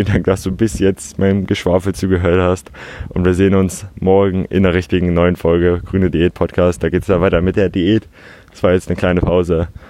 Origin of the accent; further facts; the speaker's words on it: Hamburg, Germany; Bin aufgewachsen in Altona